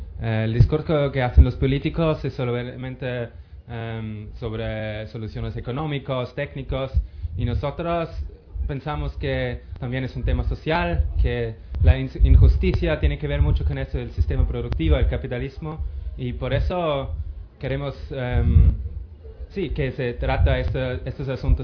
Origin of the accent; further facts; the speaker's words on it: Vienna, Austria; Spanish is a second language; de Austria, Viena.